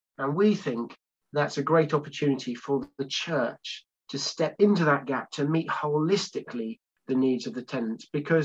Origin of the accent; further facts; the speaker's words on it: Cambridge, East of England, United Kingdom; though I grew up in Cambridge.